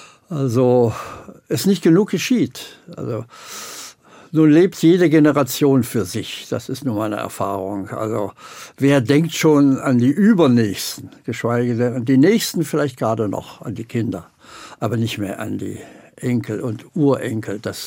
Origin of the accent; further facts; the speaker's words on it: Bitterfeld, Saxony-Anhalt, Germany; ich komme gerade aus Bitterfeld, da war so eine 17. Juni, ja, fast eine Woche Veranstaltung. Mit 15 habe ich den 17. Juni dort erlebt, war beteiligt, was man machen kann als Schüler.